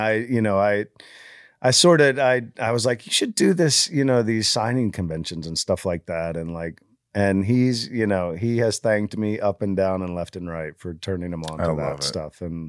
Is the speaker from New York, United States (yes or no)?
no; Virginia, United States; He's from Virginia. I'm from Virginia.